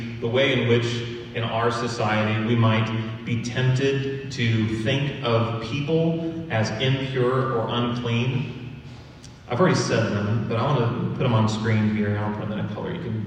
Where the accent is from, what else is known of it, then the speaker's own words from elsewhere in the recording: Midwest, United States; I naturally speak like a Midwestern because I've been a Midwesterner my whole life.